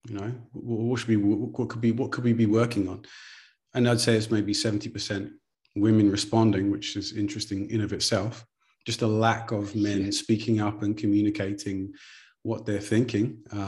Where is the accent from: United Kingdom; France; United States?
United Kingdom; England; it's especially growing up in England